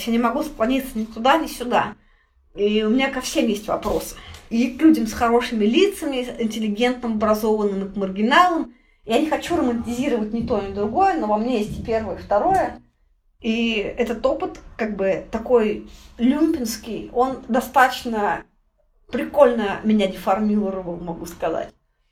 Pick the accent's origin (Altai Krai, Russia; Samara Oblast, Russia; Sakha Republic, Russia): Samara Oblast, Russia; Tolyatti; moved away as an adult; also born or lived in Vladivostok / Rostov-on-Don; now in Moscow, Russia; Я сама родилась в Владивостоке. Очень долго прожила в Тольятти и провела с полукриминальными людьми до 21 года своей жизни. Потом переехала в Ростов-на-Дону, оттуда переехала в Москву.